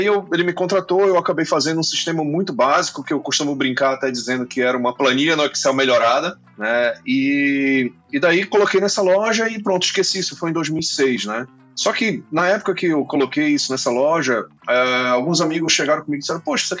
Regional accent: Belém, Pará, Brazil; Eu sou de Belém.

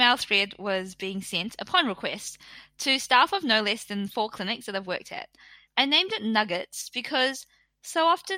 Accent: Napier, Hawke's Bay, New Zealand; Well, I'm from Napier, the east coast of the North Island of New Zealand.

